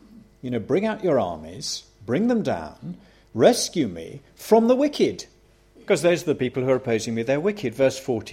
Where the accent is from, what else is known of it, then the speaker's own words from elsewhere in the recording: United Kingdom; speaking as a British person